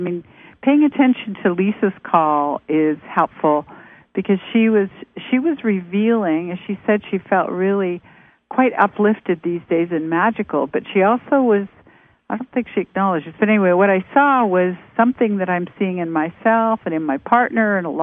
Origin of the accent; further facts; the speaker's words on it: Canada; now in United States; I live up by the Canadian border, and I'm actually Canadian but living in the States now and have been for a long time.